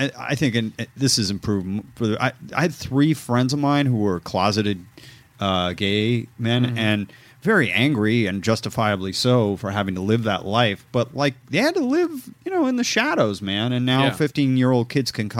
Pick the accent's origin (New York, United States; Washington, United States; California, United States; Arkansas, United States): California, United States; Los Angeles; Near where I grew up in the Palisades on Sunset, one friend of mine died there, you know.